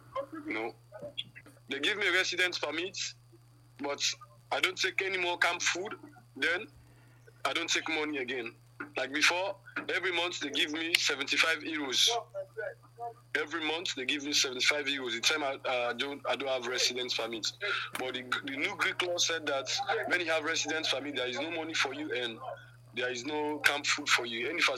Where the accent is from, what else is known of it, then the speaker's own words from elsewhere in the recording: Sierra Leone; now in Samos, Greece; I'm from Sierra Leone, mm-hmm. based in Samos, camp, Greece.